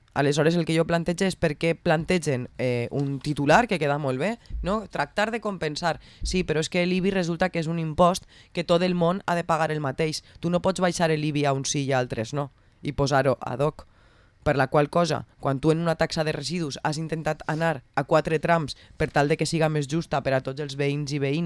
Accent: Valencian Community, Spain; nosaltres com a valencians i com a una comunitat autònoma també amb fonamentació i raons històriques

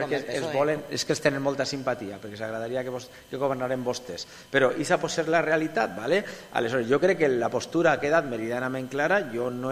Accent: Villarreal, Valencian Community, Spain; perquè a mi el gran problema en el nom del meu poble el tinc en la R mayúscula i en el guioner del mig, de forma permanent. Allà on vaig. Villarreal en una R enorme o llevant el guió del mig.

